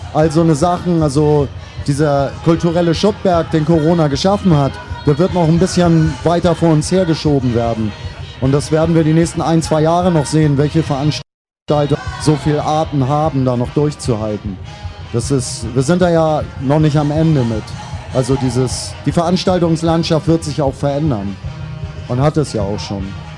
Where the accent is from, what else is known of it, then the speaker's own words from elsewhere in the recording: Hamburg, Germany; Und das fällt mir als Hamburger besonders leicht, maritime Stücke zu schreiben.